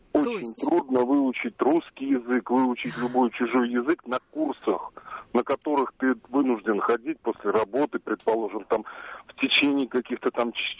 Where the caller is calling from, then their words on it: Saint Petersburg, Russia; Санкт-Петербург.